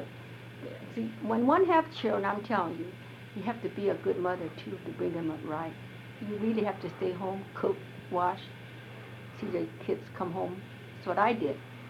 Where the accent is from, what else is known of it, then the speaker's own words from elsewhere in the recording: United States; born there; I said, I know I'm American. I call myself American Chinese because I am born here.